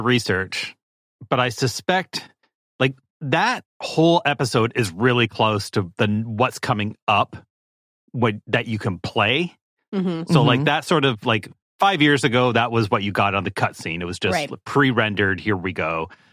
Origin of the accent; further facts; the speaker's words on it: Buenos Aires, Argentina; I'm from Buenos Aires.